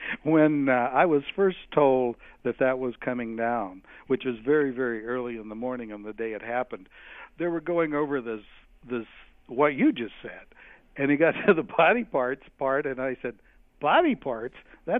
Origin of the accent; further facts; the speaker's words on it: Atlanta, Georgia, United States; when I was growing up, I grew up in Atlanta